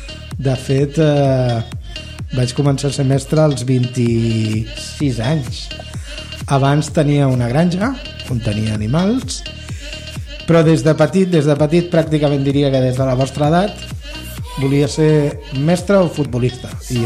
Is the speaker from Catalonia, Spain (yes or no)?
yes; Caldes, Catalonia, Spain; visc molt a prop d'aquí, Sant Feliu. De fet, visc a Caldes. Soc nascut a Caldes i visc allà des de petit.